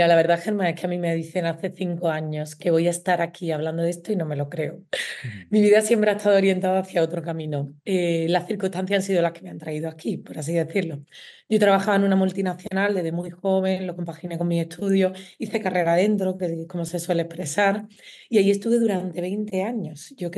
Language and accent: Spanish; Málaga, Andalusia, Spain; pues yo soy malagueña